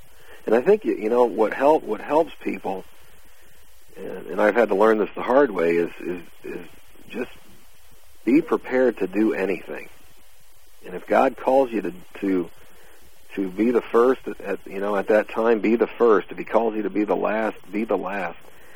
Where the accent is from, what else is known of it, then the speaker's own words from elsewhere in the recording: United States; You know, I as an American, and they as, you know, I remember one particular time I was going back to see my folks in Southern California